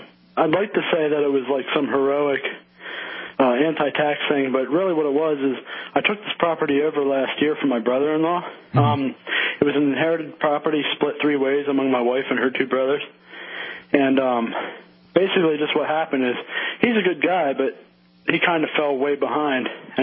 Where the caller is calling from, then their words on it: Harrisburg, Pennsylvania, United States; Actually, Harrisburg, the very capital.